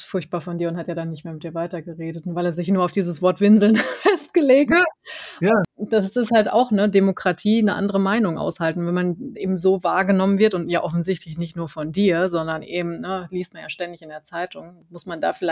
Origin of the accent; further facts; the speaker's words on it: Germany; Ich habe dann ja auch festgestellt, nach ein paar Tagen als Deutscher ist man unfassbar misstrauisch, ne? Aber auch hier in Deutschland gegenüber anderen Deutschen.